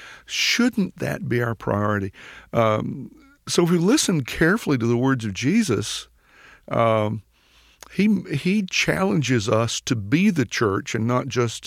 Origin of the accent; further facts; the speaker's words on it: Asheboro, North Carolina, United States; when I go back to my hometown of Asheboro, North Carolina, and drive by my old house